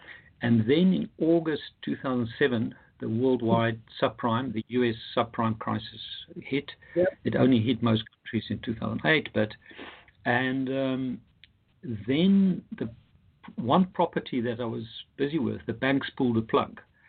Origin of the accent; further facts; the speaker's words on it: Pretoria, Gauteng, South Africa; moved away as an adult; now in London, United Kingdom; Yeah, I'm South African from Pretoria, South Africa, moved to London in 1989.